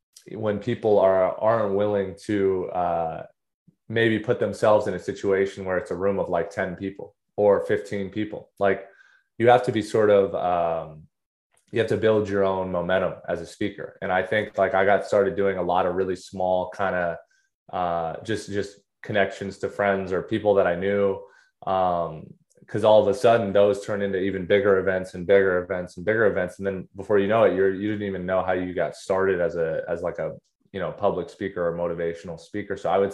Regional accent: California, United States; meet these people in Fresno and Bakersfield and, you know, all over my home state.

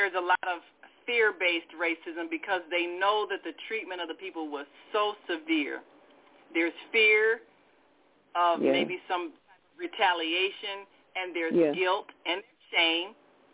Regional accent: United States; born there; And I said, well, I was born in America.

